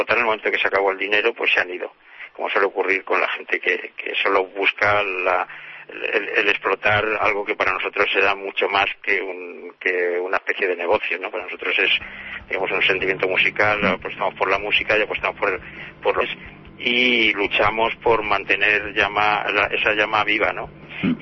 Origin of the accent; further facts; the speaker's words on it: Madrid, Community of Madrid, Spain; Sí, claro, porque nosotros somos de Madrid y estos venían de fuera.